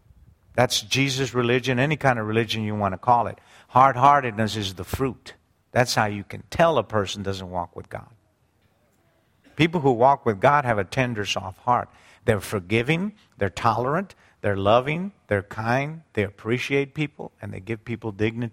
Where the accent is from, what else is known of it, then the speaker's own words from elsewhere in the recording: United States; I didn't know, honestly, ladies and gentlemen, I didn't know that there were non-Christians in America, because we're Americans.